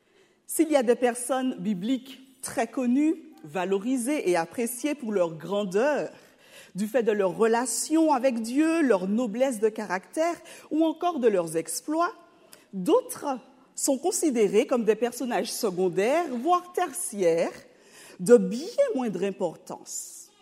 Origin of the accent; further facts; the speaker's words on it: Martinique; moved away as an adult; also born or lived in Haiti; now in France; Alors, effectivement, je viens d'Haïti. J'ai rejoint avec ma mère, mon petit frère, mon père qui était déjà installé en Martinique. J'y ai grandi à partir de l'âge de 3 ans jusqu'à pratiquement 25 ans.